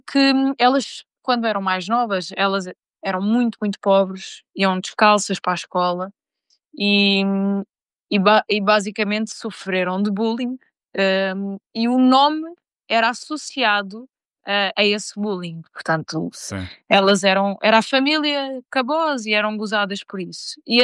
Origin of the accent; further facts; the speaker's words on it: Madeira, Portugal; é um prazer estar a falar para uma rádio da minha terra, não é?